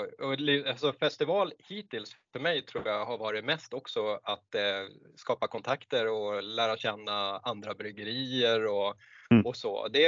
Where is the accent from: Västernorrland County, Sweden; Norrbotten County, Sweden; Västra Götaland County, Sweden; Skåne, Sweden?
Västernorrland County, Sweden; Örnsköldsvik; moved away as an adult; now in Stockholm, Sweden; jag är född i Örnsköldsvik i Ångermanland. Så att jag bodde där i alla fall tills jag var runt 20. Sen flyttade jag till Stockholm och började plugga där.